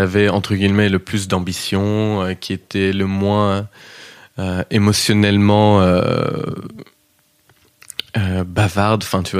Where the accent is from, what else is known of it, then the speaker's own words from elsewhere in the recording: Kansas, United States; accent: Kansas; vient du Kansas. J'ai un accent qui est assez inidentifiable en vrai